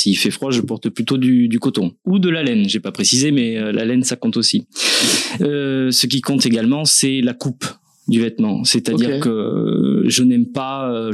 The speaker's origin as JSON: {"language": "French", "town": "Bordeaux", "region": "Nouvelle-Aquitaine", "country": "France", "said": "donc moi je suis bordelais. Donc on est un petit style à nous quand même, les bordelais."}